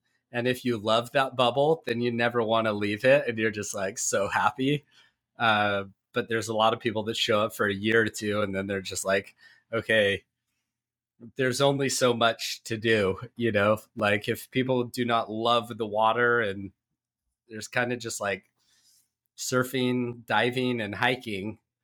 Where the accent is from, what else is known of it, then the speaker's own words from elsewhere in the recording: Ramona, California, United States; So I grew up in San Diego. And I say San Diego because I grew up in a small town, like Northeast County, San Diego, that nobody knows, a little town called Ramona.